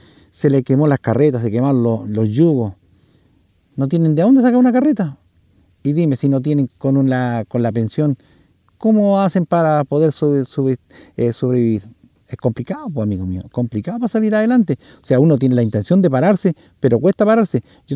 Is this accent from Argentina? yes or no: no; Chile; siendo que todos somos chilenos, ¿me entiendes tú?